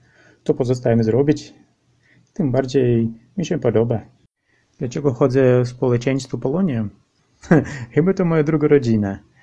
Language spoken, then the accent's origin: Polish; Russia; Polish is a second language; Mieszkam w Abakanie, w Republice Chakasii. Jestem Rosjaninem polskiego pochodzenia.